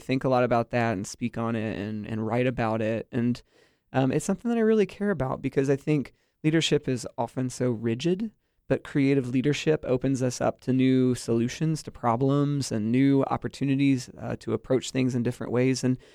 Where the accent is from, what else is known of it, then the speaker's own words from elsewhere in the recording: Orlando, Florida, United States; I grew up in Orlando. I didn't know how awesome I had it until I went away.